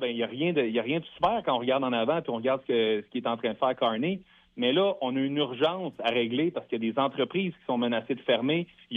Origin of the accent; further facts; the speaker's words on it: Quebec, Canada; C'est là que moi, je suis un fier Québécois.